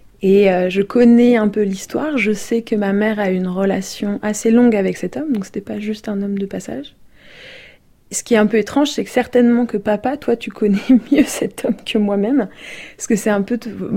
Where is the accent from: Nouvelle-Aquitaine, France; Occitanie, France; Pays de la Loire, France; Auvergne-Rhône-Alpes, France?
Pays de la Loire, France; Nantes; qui a fait du judo avec moi quand j'étais petite à Nantes